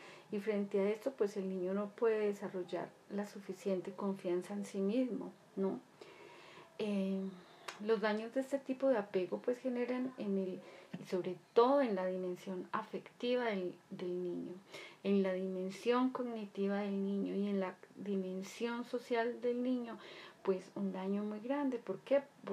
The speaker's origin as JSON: {"language": "Spanish", "country": "Colombia", "said": "como decimos acá en mi tierra, en Colombia"}